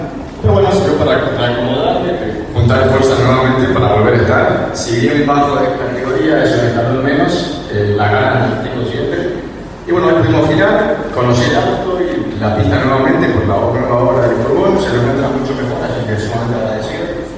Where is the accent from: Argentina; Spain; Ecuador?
Argentina; Córdoba; yo soy de la provincia de Córdoba, soy de Manuel Juárez, pero estudié de los 17 a los 24